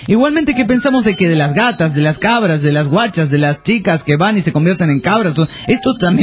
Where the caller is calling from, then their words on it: Toluca, State of Mexico, Mexico; de Toluca. Les cuento que aquí hace un pinche frío de mierda, que casi se me congela el culo.